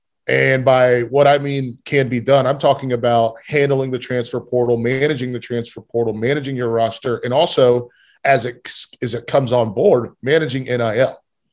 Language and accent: English; North Carolina, United States; like I grew up in North Carolina.